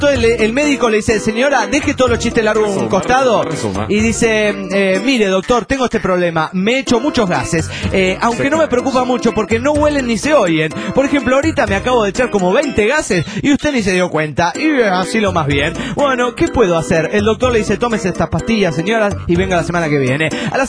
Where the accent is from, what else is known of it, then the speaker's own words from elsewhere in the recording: San Rafael, Mendoza, Argentina; de San Rafael, Mendoza, República Argentina.